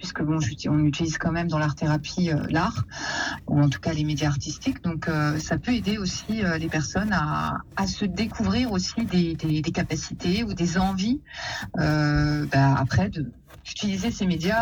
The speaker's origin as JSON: {"language": "French", "region": "Bourgogne-Franche-Comté", "country": "France", "said": "quand j'étais donc dans ma région d'origine, en Bourgogne"}